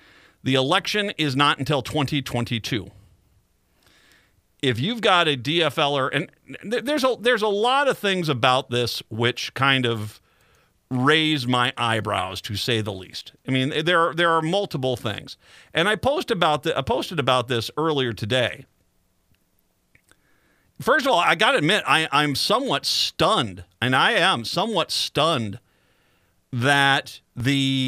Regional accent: Virginia, Minnesota, United States; but they do support me because I'm from Virginia, Minnesota.

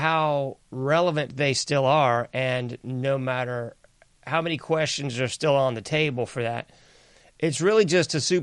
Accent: the South, United States; Maybe it's because I'm from the South

